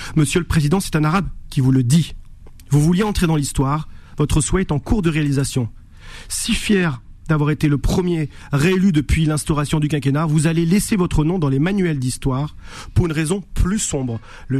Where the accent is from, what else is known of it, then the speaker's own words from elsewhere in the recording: France; c'est un arabe qui vous parle. Cette loi, certes, elle ne me concerne pas, car je le répète, je suis français